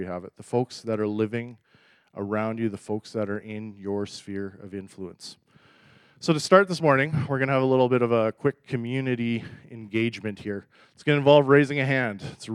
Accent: Winkler, Manitoba, Canada; I grew up in Winkler, or south of Winkler, and lived in four countries and a few other things. So I'm definitely not a local.

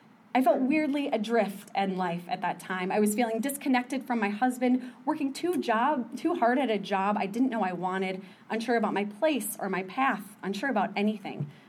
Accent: Minnesota, United States; when I tell people I'm from Minnesota, I get one of two responses.

